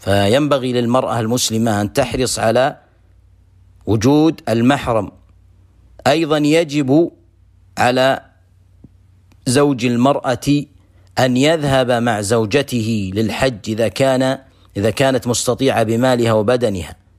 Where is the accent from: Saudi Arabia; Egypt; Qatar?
Saudi Arabia; أو أن الأنظمة سواء في بلده أو في بلدنا المملكة العربية السعودية